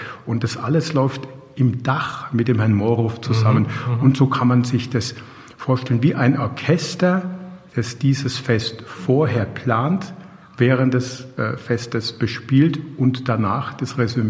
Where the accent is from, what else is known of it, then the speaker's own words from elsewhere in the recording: Bad Kissingen, Bavaria, Germany; ich selbst bin ja gebürtiger Kissinger